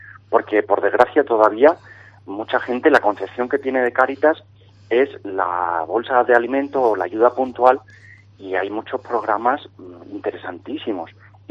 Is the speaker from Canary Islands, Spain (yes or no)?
no; Granja de Rocamora, Valencian Community, Spain; Pues soy natural de Granja de Rocamora, de un pueblecito cerca de Orihuela.